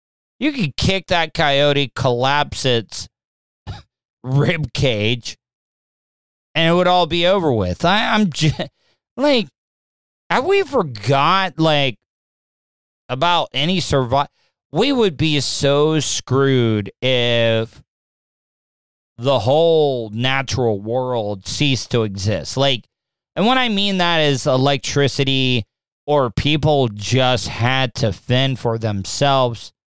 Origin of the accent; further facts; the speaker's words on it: New York City, New York, United States; rats in my hometown NYC are bigger than that little fucker.